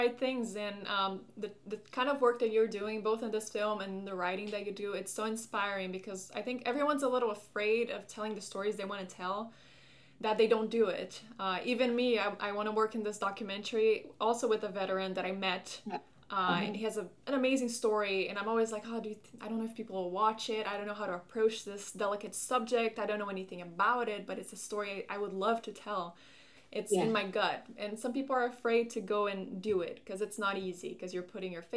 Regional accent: Brazil; I'm originally from Brazil, and there's a documentary I want to do there.

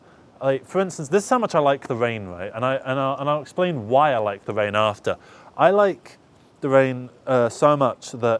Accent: United Kingdom; today, I wanted to talk to you a little bit about the weather, as the British tend to do. We like to talk about the weather, as is the stereotype.

